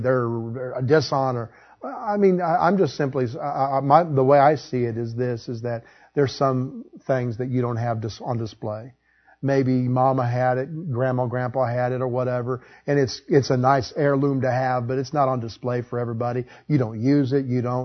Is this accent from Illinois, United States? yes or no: yes; Illinois, United States; I was raised in Illinois.